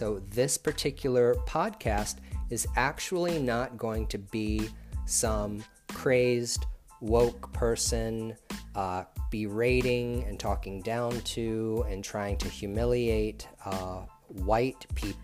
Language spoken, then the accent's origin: English; United States; I was born and raised in America, so the only perspective that I can speak from is from an American perspective. Now, I'm Puerto Rican on my mother's side of the family.